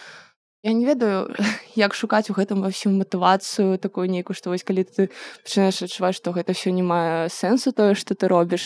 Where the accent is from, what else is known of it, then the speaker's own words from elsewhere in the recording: Zhodzina, Minsk Region, Belarus; дагэтуль я займалася гэтым у Жозіна, калі я сама з Жозіна, вось, і мы там ладзілі экалагічную ініцыятыву ў горадзе, нам па 13 гадоў было